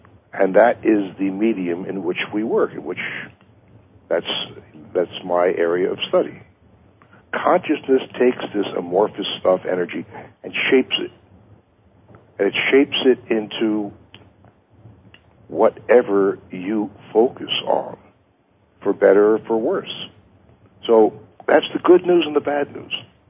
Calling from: Las Vegas, Nevada, United States; I'm in Las Vegas.

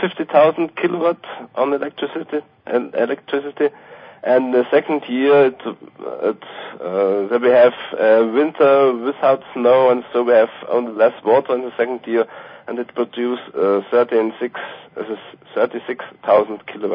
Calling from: Obergrafendorf, Lower Austria, Austria; I'm calling from Central Europe, 70 kilometers from Vienna in Obergrafendorf.

